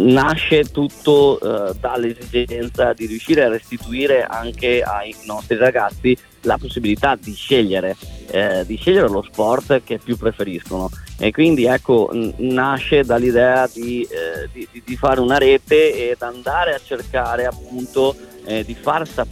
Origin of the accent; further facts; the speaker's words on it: Rovigo, Veneto, Italy; Sono di Rovigo, sì.